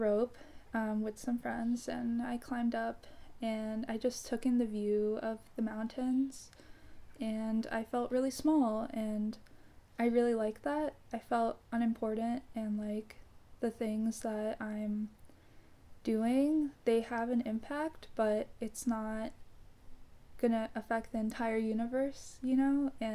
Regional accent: Houston, Texas, United States; I grew up in Houston, Texas. I kind of grew up as an only child, although I do have a half brother.

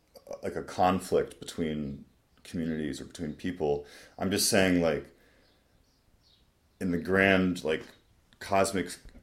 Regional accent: United States; because I'm an American, I'm male, you know, I'm mixed race, but I'm mostly white. I live in New York.

